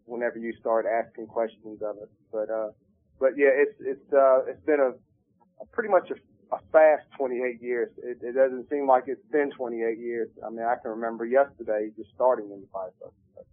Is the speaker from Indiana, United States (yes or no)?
no; Concord, North Carolina, United States; Of course, I'm from Concord, North Carolina. Born and raised right here in the city of Concord, North Carolina.